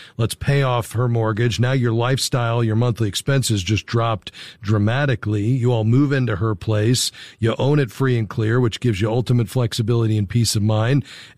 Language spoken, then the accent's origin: English; Florida, United States; I grew up in South Florida, so I know how appealing that is.